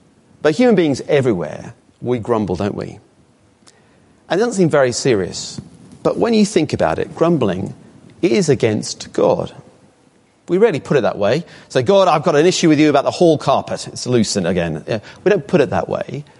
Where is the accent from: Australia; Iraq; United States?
Australia; I'm actually Australian, and we do look up to the British in all sorts of ways.